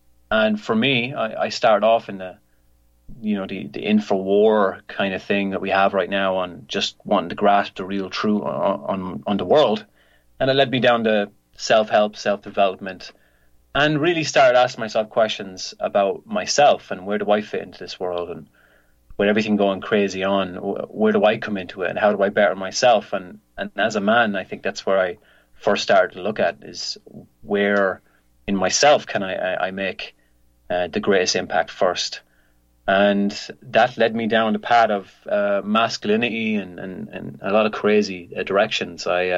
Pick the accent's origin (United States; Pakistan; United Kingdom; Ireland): Ireland; For those of you that don't know me, I'm an Irish-born native, and we're actually doing this live from Ireland today, so it's 7 o'clock p.m. for me right now.